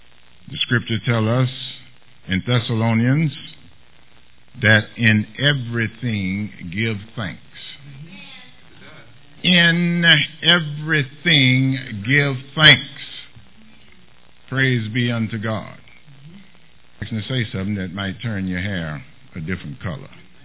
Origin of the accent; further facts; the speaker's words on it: the South, United States; I'm from the South. I guess you can tell. Amen. I know I look like from the North, but I'm from the South.